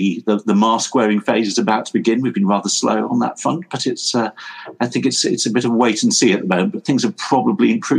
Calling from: Saffron Walden, East of England, United Kingdom; So I'm at home in Saffron Walden, which is a town 20 miles south of Cambridge, which is where I live.

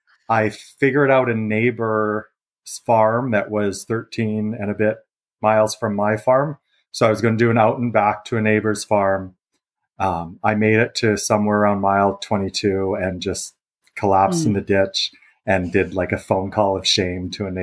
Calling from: Saskatchewan, Canada; Sure. Yeah, I'm phoning from Saskatchewan. I'm a farmer out in East Central Saskatchewan.

